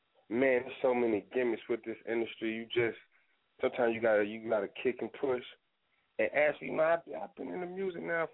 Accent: Kinston, North Carolina, United States; I'm born and raised in Kinston, North Carolina, a little small town out of the eastern side of NC.

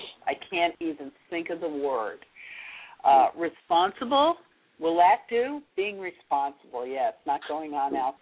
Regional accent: Lighthouse Point, Florida, United States; I'm actually from Lighthouse Point, new to up here. But when we were kids, we used to come up, you know, with the parents.

